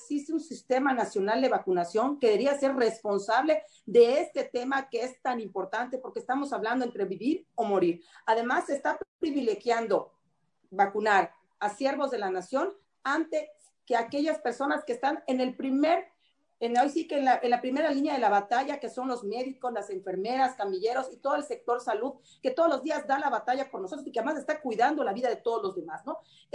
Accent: Yucatán, Mexico; Muchos saludos de aquí, desde mi tierra, desde Yucatán.

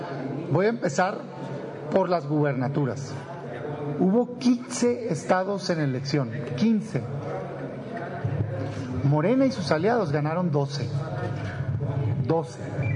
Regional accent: Mexico; como ciudadano, como mexicano, como panista, como senador

